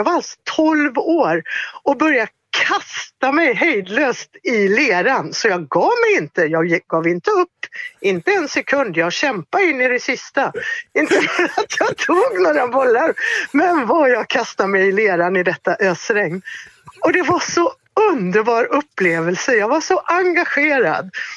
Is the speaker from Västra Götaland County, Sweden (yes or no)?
yes; Tidaholm, Västra Götaland County, Sweden